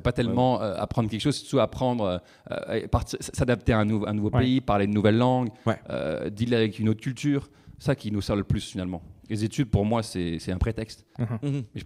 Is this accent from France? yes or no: yes; France; accent: French; now in Canada; je suis devenu une propre parodie de mon accent français.